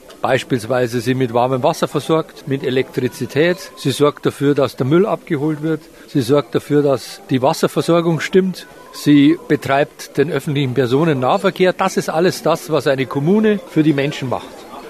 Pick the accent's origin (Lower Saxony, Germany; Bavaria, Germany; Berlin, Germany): Bavaria, Germany; Munich; da muss ich natürlich als Münchner nur lachen.